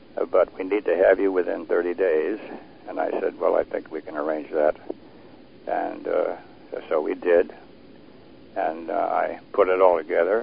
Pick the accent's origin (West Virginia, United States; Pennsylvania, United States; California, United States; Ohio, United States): Ohio, United States; Lima; I had the opportunity to meet him in my hometown, Lima, Ohio, not far from where I live now.